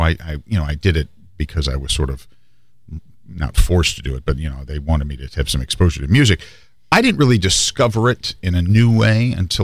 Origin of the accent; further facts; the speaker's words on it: Chapel Hill, North Carolina, United States; The song I'd love for you to play is … which I mentioned … my hometown. I grew up on Redbud Road, so I wrote a song about that.